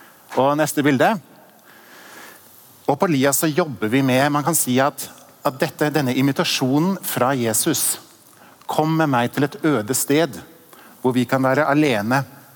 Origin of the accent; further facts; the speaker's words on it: Innlandet, Norway; Jeg tenkte bare jeg skulle vise dere noen bilder fra der jeg kommer fra. Der bor vi. Der bor jeg. Dette et retreatsted i Østerdalen.